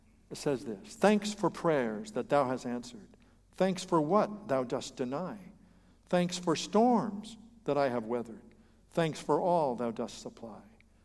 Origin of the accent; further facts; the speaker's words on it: Fresno, California, United States; See, there's quite a few hymns that I grew up singing in the Swedish Covenant Church in Fresno, California. Yeah, you didn't know I was Swedish.